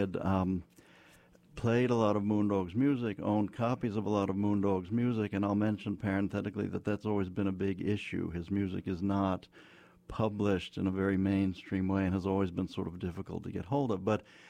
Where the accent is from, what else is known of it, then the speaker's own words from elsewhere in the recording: New Haven, Connecticut, United States; But so I grew up in New Haven, and amongst the people I got to know there in the musical community